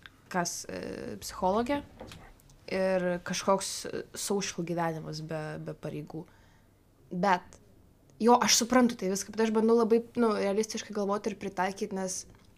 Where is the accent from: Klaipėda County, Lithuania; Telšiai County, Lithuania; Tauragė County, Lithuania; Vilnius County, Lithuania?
Vilnius County, Lithuania; Vilnius; aš labai seniai buvau namie, aš iš Vilniaus.